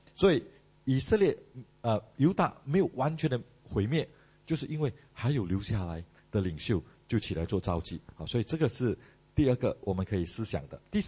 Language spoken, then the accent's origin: Chinese; Malaysia; moved away; 我本身的背景没有当兵啊，我从马来西亚过来，所以我没有当兵的背景。